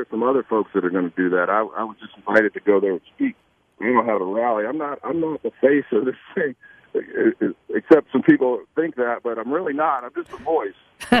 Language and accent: English; Indiana, United States; now in Florida, United States; I'm not a Floridian. I'm a Hoosier from Indiana. I came here to enjoy the outdoors and our ocean.